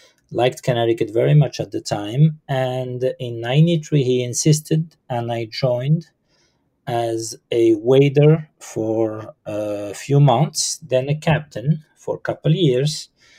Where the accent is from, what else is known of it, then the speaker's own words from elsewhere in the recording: Casablanca, Casablanca-Settat, Morocco; moved away as an adult; also born or lived in Paris, France; I grew up in Casablanca. I went to the French school, the French lycée.